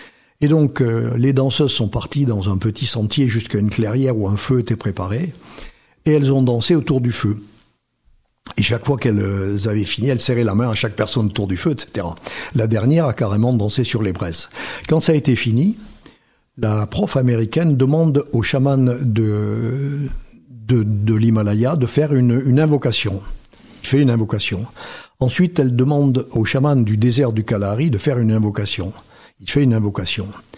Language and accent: French; France; elle est venue chez nous en France